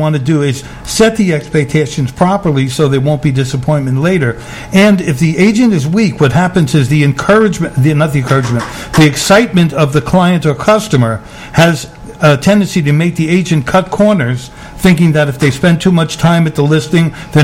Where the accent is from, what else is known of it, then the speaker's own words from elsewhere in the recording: New York, United States; I'm not, actually. I'm just barging right in. I'm from the Bronx.